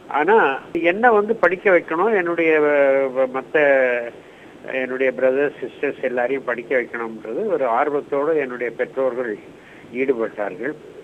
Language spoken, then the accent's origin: Tamil; Vaniyambadi, Tamil Nadu, India; நான் பிறந்து வளர்ந்ததெல்லாம் வாணியம்பாடி என்ற ஒரு ஊரில்.